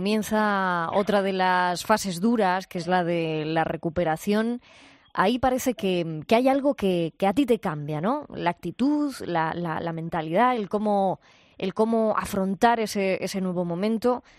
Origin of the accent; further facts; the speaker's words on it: Asturias, Spain; Además, ahí, tierra buena, del norte, en Asturias, mi tierra.